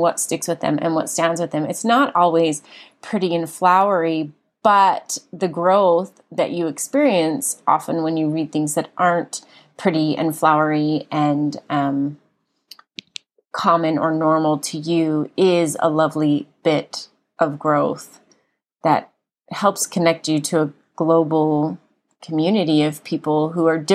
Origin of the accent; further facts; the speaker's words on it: Salt Lake City, Utah, United States; I grew up in Salt Lake City, Utah. She grew up in Australia. I have four sisters. She had only brothers. I grew up in a city.